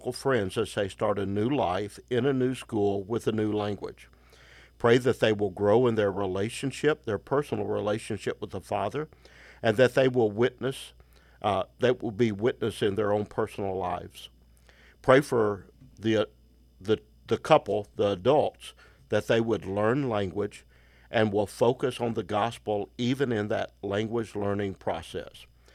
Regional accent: Arkansas, United States; the small rural church I grew up in Northeast Arkansas, we were taught about missions.

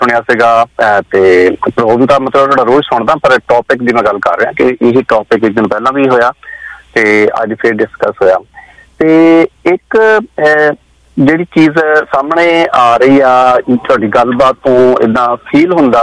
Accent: Canada; ਮੈਂ ਕੈਨੇਡੀਅਨ ਹੈਗਾ and proud Canadian ਹੈਗਾ

